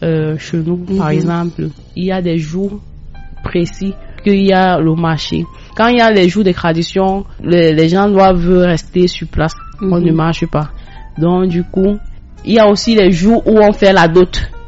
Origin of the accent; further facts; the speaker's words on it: Batcham, West, Cameroon; Maintenant, par exemple, à l'ouest, la dot est symbolique, notamment chez nous, à Batcham.